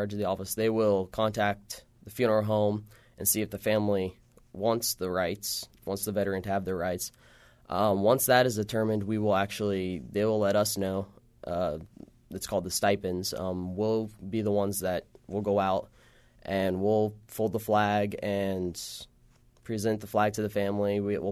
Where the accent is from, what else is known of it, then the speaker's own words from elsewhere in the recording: Warsaw, Illinois, United States; I'm from Warsaw. It's about an hour west of here where Illinois, Iowa, Missouri meet.